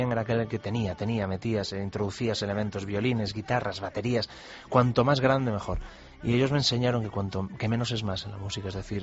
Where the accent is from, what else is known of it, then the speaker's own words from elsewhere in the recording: Pantín, Galicia, Spain; also born or lived in Ferrol; Yo hasta los 18 años nací en Ferrol, pero viví toda mi vida en una aldea muy cercana a Ferrol que se llama Pantín